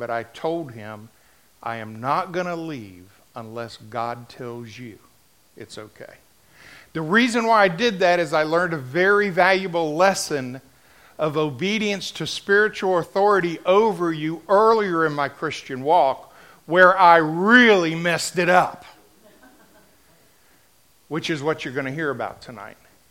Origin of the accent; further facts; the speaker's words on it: Paramus, New Jersey, United States; born there; I was born in Paramus, New Jersey, to … Can any good thing come out of Paramus?